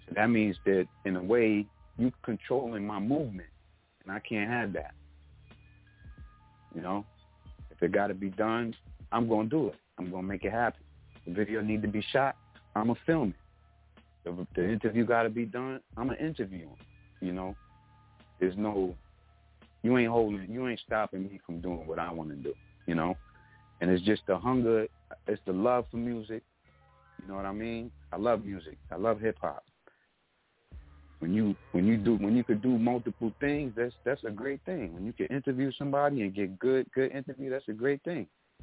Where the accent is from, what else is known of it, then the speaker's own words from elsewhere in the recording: Bronx, New York, United States; I'm not from Queensbridge. I'm from the Bronx, you know.